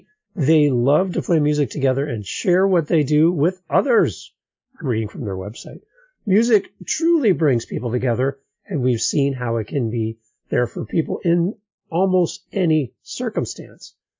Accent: Canada; very pro-Canadian because I'm from Canada

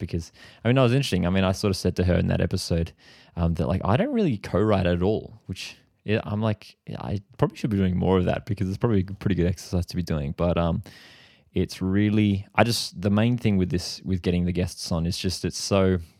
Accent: Australia; I'm an Australian indie pop artist

